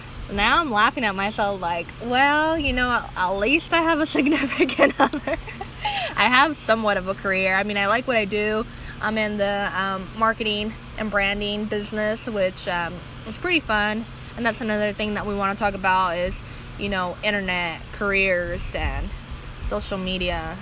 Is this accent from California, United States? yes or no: no; Kansas, United States; Yeah, well, you know, Ken's from Florida, I'm from Kansas.